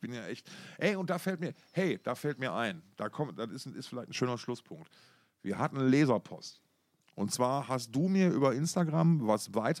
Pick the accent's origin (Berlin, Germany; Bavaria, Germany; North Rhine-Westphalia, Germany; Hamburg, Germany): North Rhine-Westphalia, Germany; Essen; born there; moved away